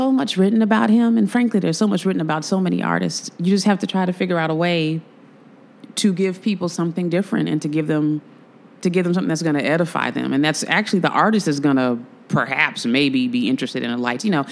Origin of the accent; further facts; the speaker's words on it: Chicago, Illinois, United States; You know, I'm from the South Side.